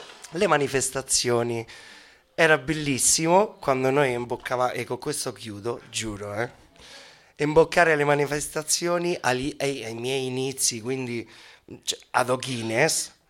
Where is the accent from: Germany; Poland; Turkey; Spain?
Spain; Italian is a second language; io sono spagnolo, non sono né argentino, anche se nelle vostre vite un 70% di voi avete pensato che io sono argentino, non lo sono, sono spagnolo.